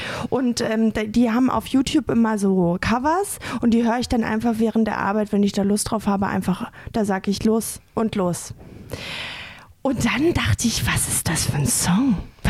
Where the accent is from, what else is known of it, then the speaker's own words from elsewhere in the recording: Paderborn, North Rhine-Westphalia, Germany; Aber ich habe ja in Paderborn, in meiner Heimatstadt Paderborn, da habe ich ja mal wirklich einen ganzen Tag gespielt